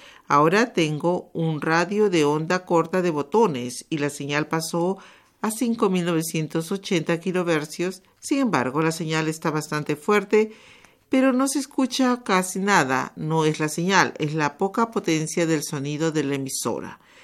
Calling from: Costa Rica; luego decidí escuchar la señal para Centroamérica, porque yo soy de Costa Rica.

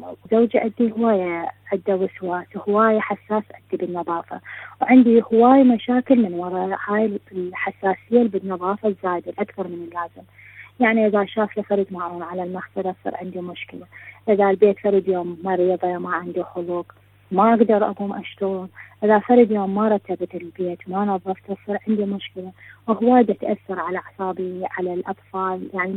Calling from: Sweden; من السويد

